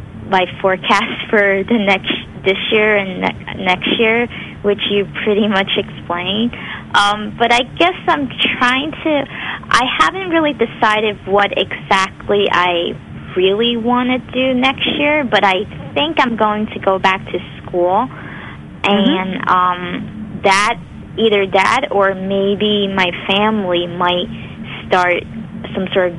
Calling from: Brooklyn, New York, United States; I'm calling from Brooklyn, New York.

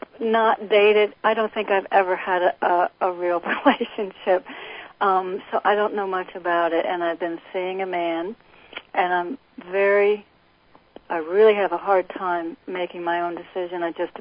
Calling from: Connecticut, United States; I'm in Connecticut.

